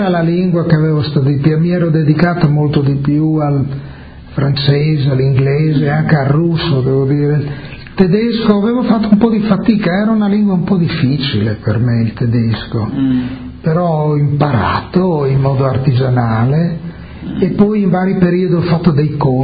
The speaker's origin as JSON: {"language": "Italian", "region": "Friuli-Venezia Giulia", "country": "Italy", "said": "sono sempre stato un uomo molto solo come friulano."}